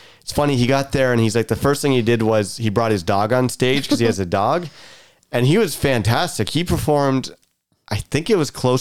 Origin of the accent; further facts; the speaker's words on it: Toronto, Ontario, Canada; Like, oh, we're from Toronto. He's like, oh, Toronto. I'll be there in like 3 weeks.